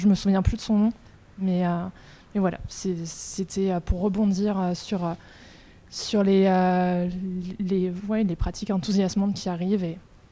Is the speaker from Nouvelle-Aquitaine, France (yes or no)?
yes; Nouvelle-Aquitaine, France; Moi, je viens de la Haute-Vienne.